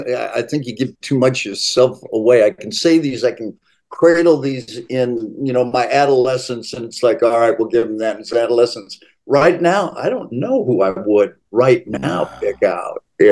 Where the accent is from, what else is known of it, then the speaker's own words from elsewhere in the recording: Michigan, United States; Growing up in Michigan and going to the Upper Peninsula